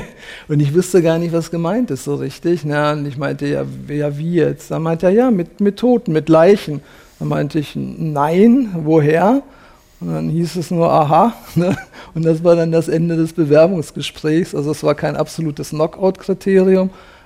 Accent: Dortmund, North Rhine-Westphalia, Germany; born there; moved away as an adult; Ich habe in Dortmund, meinem Geburtsort, eine Ausbildung zum Landschaftsgärtner gemacht

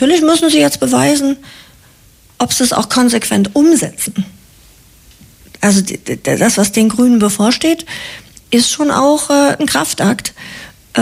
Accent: Flensburg, Schleswig-Holstein, Germany; wir stammen beide aus Flensburg

